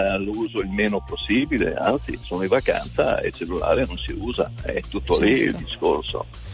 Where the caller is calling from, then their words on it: Pordenone, Friuli-Venezia Giulia, Italy; Sono qua, sono di Pordenone, sono qua sulla 28.